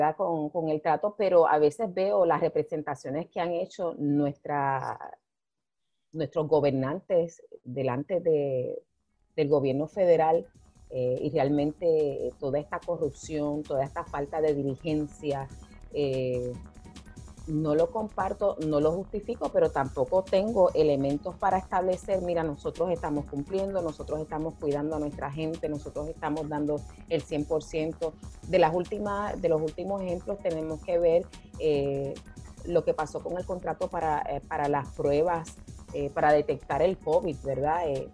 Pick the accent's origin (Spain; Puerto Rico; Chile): Puerto Rico; no es fiel a quienes somos los puertorriqueños.